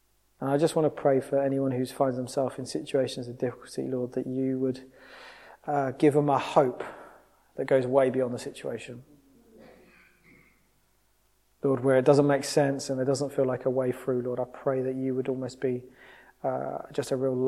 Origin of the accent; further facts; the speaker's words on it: United Kingdom; As British people, we can be naturally critical and analytical.